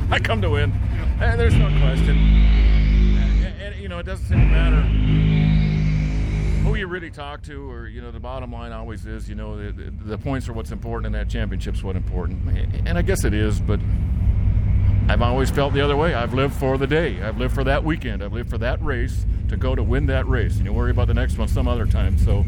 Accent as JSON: {"language": "English", "region": "Minnesota", "country": "United States", "tie": "born or raised there", "said": "I grew up in Minnesota, so this feels like home to me."}